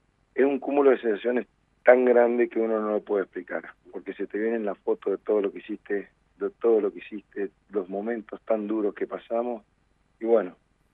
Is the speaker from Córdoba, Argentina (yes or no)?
no; Mendoza, Argentina; yo personalmente como mendocino no podía dejar de pensar lo que estaba pasando en Mendoza